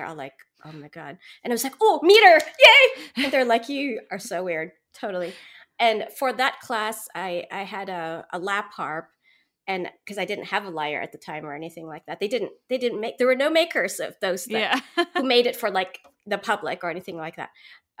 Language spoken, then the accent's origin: English; Philippines; And I go, I'm Filipino. I mean, Filipinos tend to pick up languages and music very easily. Like, we're just like known for that.